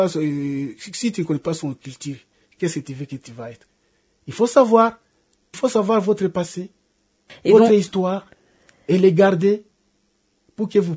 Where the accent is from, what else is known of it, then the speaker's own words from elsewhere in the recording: DR Congo; je suis Congolais, je suis dans mon pays